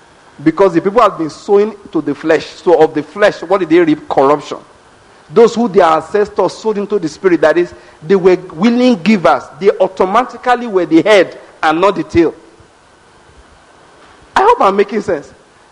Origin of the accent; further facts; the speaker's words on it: Ondo, Nigeria; You know, in my hometown, well, not really my hometown, but that's where we live, that's where I grew up, okay? There is a there is a school there where people send their children from Lagos. This is Ondo State.